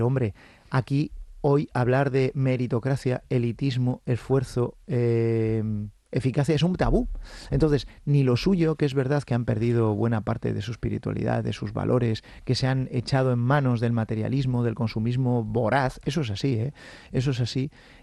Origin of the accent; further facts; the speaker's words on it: Cantabria, Spain; yo soy español, soy cántabro, soy europeo